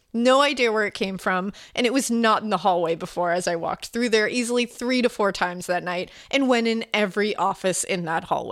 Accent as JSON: {"language": "English", "town": "Sherbrooke", "region": "Quebec", "country": "Canada", "tie": "born or raised there", "said": "So my hometown of Sherbrooke, Quebec, first responders appear to be the Canadian version of the LAPD."}